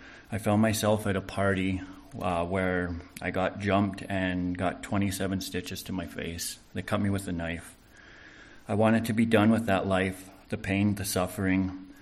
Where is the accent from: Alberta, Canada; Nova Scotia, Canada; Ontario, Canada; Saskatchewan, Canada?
Alberta, Canada; Calgary; I have been at Teen Challenge for 8 months. I was born and raised in Calgary and grew up in the Northeast. I come from a single mother home